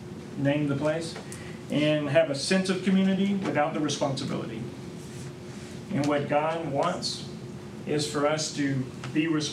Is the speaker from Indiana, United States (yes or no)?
no; Texas, United States; I grew up in East Texas. And I know growing up what this looked like was that most of the churches were very small.